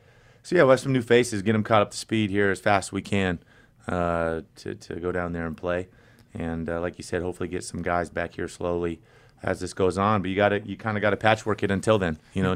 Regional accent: San Diego, California, United States; California. Let me tell you, growing up in San Diego is like the opposite. You're in a desert.

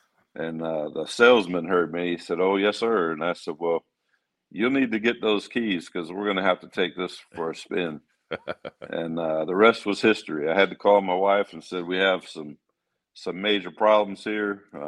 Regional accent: St. Charles, Missouri, United States; We came from St. Charles, Missouri, which is one of the hot rod capitals of America.

